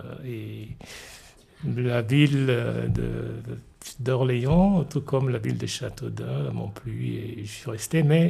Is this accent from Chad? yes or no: yes; Chad; moved away; Donc je ne suis pas du tout coupé avec mon pays d'origine.